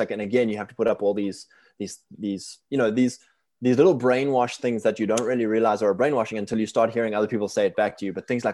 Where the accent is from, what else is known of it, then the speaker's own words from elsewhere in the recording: South Africa; I was born in South Africa, fourth generation British settlers down there, and kind of like a upper middle class family. My dad had his own business, and we grew up in a really rural area.